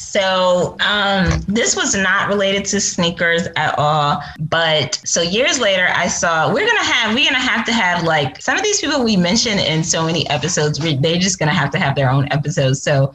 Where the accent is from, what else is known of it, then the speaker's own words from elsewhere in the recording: East Coast, United States; also born or lived in Berkeley; I grew up most of my life on the East Coast, but I was born in the Bay Area and Berkeley.